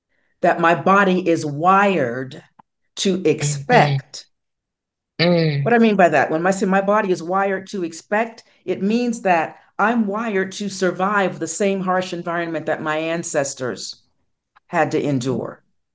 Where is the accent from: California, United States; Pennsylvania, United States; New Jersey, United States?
Pennsylvania, United States; Pittsburgh; I spoke about being an only child growing up in Pittsburgh and whatnot.